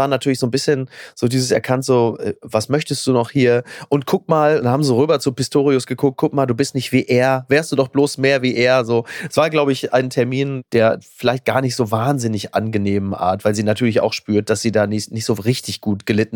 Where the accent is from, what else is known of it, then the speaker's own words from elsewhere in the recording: Castrop-Rauxel, North Rhine-Westphalia, Germany; Das ist absolut richtig, aber in meiner Heimatstadt Castrop-Rauxel und aus meiner Heimatstadt Castrop-Rauxel